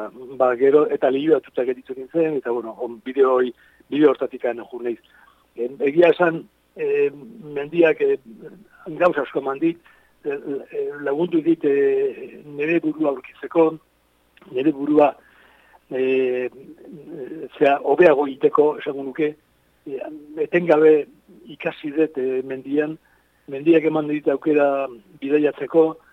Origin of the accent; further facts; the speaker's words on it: Pasaia, Basque Country, Spain; born there; ni izatez nire sorterria Pasaiko niban edo.